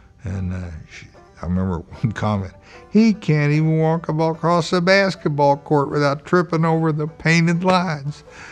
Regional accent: Buckhannon, West Virginia, United States; I grew up in Buckhannon, listening to my dad and his friends sit on the porch and talk about their experiences during World War II.

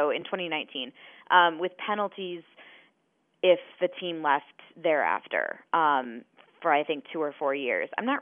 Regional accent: Midwest, United States; I'm from the Midwest, but I don't like to be outside when it's this cold out.

